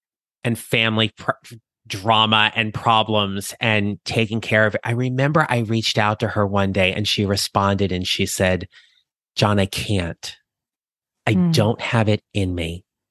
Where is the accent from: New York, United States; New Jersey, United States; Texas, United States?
New Jersey, United States; We lived in neighboring towns where I grew up in New Jersey.